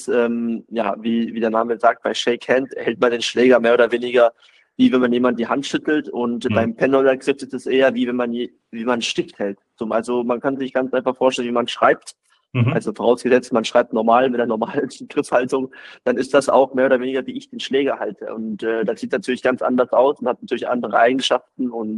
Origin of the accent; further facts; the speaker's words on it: Swabia, Germany; weil ich habe beim Ort, wo ich aufgewachsen bin, natürlich nur schöne Erinnerungen